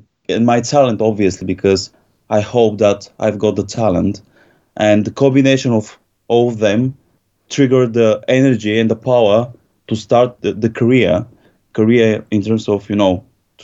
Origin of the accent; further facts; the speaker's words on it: Bulgaria; I'm from Bulgaria originally